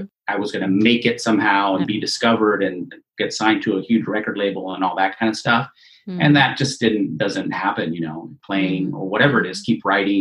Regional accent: Texas, United States; moved away as an adult; now in Los Angeles, United States; I'm from Texas. I'm a musician. I moved to LA back in 1999 to pursue a music career.

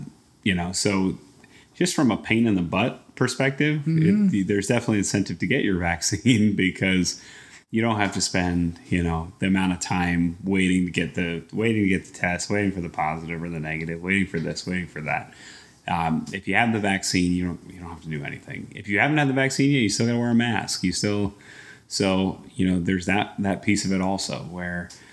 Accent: Allentown, Pennsylvania, United States; they made sure to let the people know I was from Allentown and let the people know I was with Ring of Honor.

